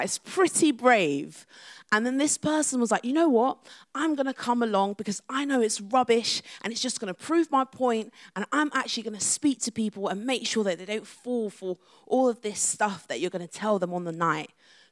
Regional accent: Chadwell Heath, London, United Kingdom; my hometown in Chadwell Heath. And Chadwell Heath is like, some people don't even really know where it is. And it's just like a suburban town outside of London.

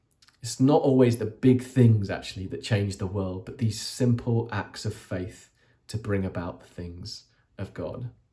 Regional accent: Eastbourne, South East England, United Kingdom; I'm from Eastbourne, by the way, which is...

